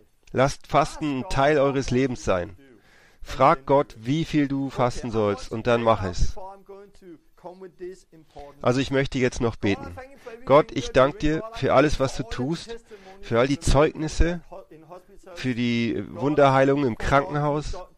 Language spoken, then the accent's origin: German; Denmark; first language Danish; German is a second language; Also ich bin jetzt aus Dänemark und ich spreche Dänisch. Und weil ich Dänisch spreche, bin ich nicht gewohnt, diese Worte zu gebrauchen.